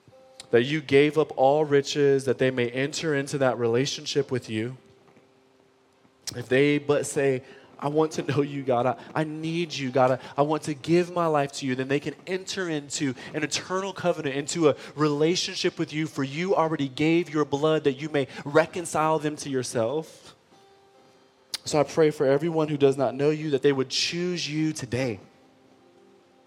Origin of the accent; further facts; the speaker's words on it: Detroit, Michigan, United States; I grew up in Detroit public school system, all right?